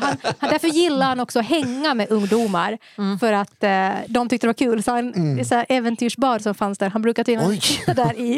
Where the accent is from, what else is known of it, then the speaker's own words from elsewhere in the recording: Åland, Finland; also born or lived in Vaasa; Jag är alltså född i Vasa i Finland, och så flyttar jag... Det visste du. Mm. Det flyttade jag till Åland när jag var 11.